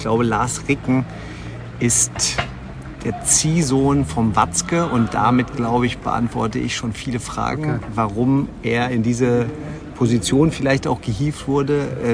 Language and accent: German; Herdecke, North Rhine-Westphalia, Germany; Er hat damals in Herdecke gewohnt, meiner Heimatstadt.